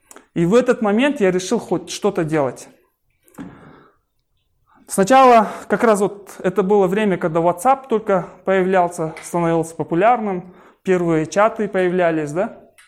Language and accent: Russian; Taraz, Jambyl Region, Kazakhstan; я сам вообще родом из Тараза, и домой приезжал очень редко, где-то раз, наверное, в год.